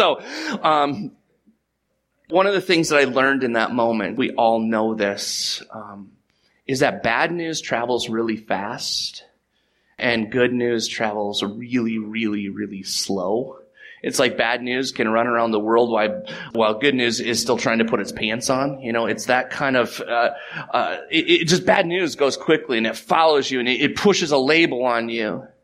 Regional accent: Lake Linden, Michigan, United States; This is kind of my hometown. I grew up here. I actually grew up in Lake Linden. I moved here when I was about 3 years old.

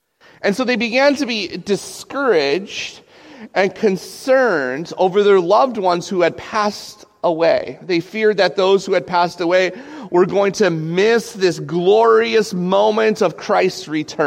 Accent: United States; I'm a pre-tribber because I don't like to suffer, and I'm American.

